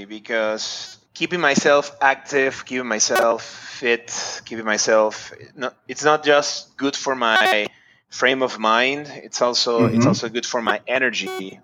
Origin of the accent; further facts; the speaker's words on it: Panama City, Panamá, Panama; Born and raised in Panama City. I'm 36 years old.